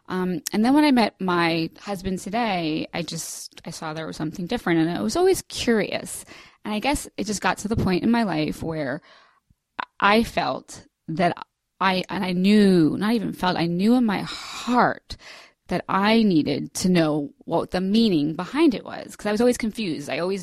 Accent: New York, United States; Well, I'm originally from the New York area, the greater New York area

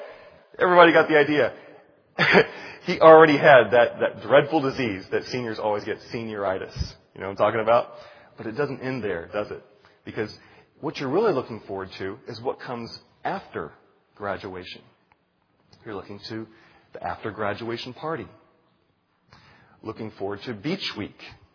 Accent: Manassas, Virginia, United States; I grew up in a smaller town as well. Perhaps not this small. I grew up in Manassas.

